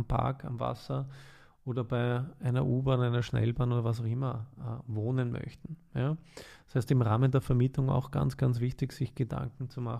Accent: Vienna, Austria; Wien ist eh klar, ich bin geborener Wiener, ich kenne mich hier aus

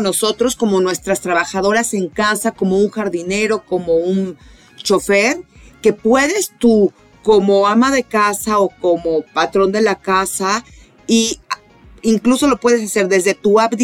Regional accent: Mexico; Y después que podemos tener como mexicanos ese derecho

